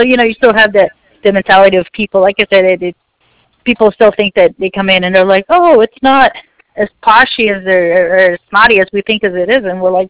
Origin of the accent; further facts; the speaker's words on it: Las Vegas, Nevada, United States; Because it's a small town here. I've never lived in a small town. I'm from Vegas